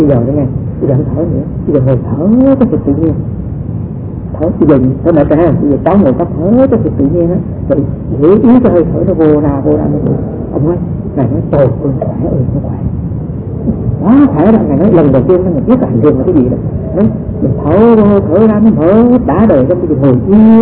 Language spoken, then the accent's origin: Vietnamese; Myanmar; Tôi sinh trưởng ở vùng Miến Điện nhưng lại được giáo dục ở trong cái một cái trường học mà theo cái truyền thống Tây phương.